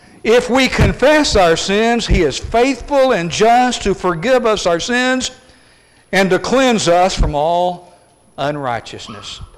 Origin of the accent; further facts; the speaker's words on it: Midland, Arkansas, United States; I grew up in Midland, Arkansas, population 300. And about 20 miles south of Fort Smith.